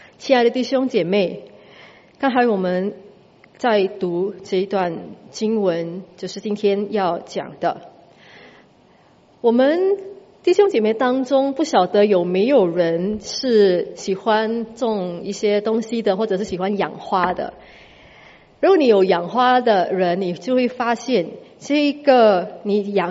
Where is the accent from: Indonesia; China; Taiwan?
Indonesia; Batam, Riau Islands; Chinese is a second language; now in Singapore; 我本身是印尼人，我的家乡离新加坡很靠近，就是在巴丹。Okay, 所以你们如果常常去巴丹去旅游的话，那个就是我的家乡